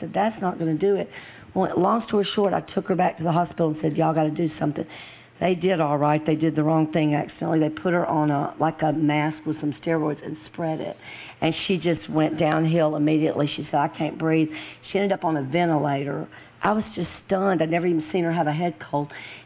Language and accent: English; West Monroe, Louisiana, United States; Okay, I'm from West Monroe, Louisiana. And do y'all know where that Duck Dynasty is?